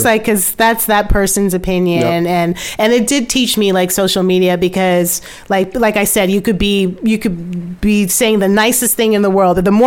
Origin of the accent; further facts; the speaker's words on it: Barbados; So I grew up in Barbados listening to all those hymns and stuff like that at my boarding school.